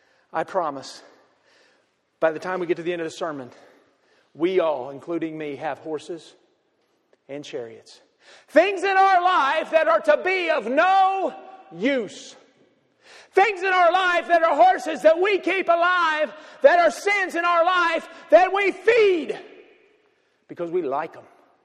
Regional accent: Kentucky, United States; I'm from Kentucky, and you don't even spell hawk that way there.

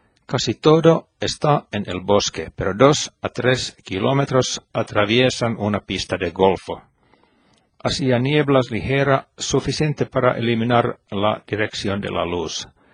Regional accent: Finland; La escala de la luz en mi país norteño es muy ancha, pero el tiempo finlandés usualmente no tiene extremos que leemos del mundo.

